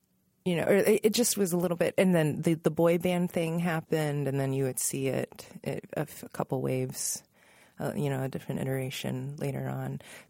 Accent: Virginia, United States; I was growing up in Northern Virginia, and the push at that time, the interest was in assimilation.

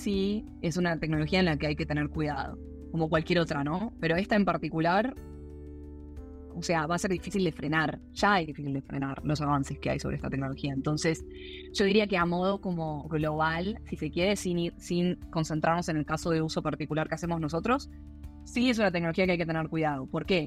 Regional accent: Argentina; Como soy argentina, también estoy en otros grupos de otros países

